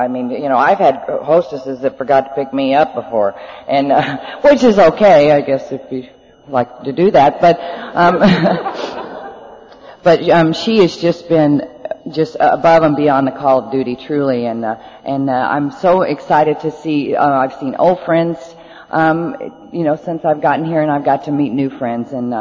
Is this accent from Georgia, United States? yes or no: no; Norman, Oklahoma, United States; I'm from Norman, Oklahoma, the Phoenix group.